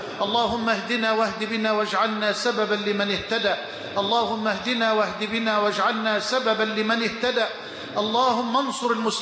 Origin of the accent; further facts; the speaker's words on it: Egypt; بلدنا مصر